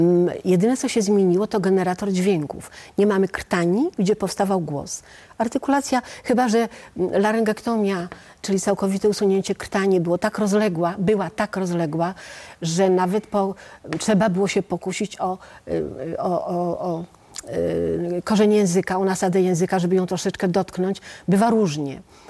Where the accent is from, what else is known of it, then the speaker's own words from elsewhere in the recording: Podlaskie Voivodeship, Poland; Podlaskie, bo jesteśmy z Podlasia.